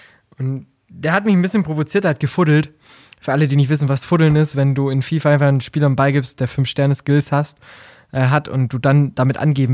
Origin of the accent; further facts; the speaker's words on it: Heidenheim, Baden-Württemberg, Germany; ich komme aus Heidenheim.